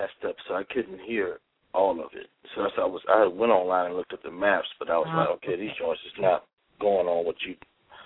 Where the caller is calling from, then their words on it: Richmond, Virginia, United States; I'm calling from Richmond, Virginia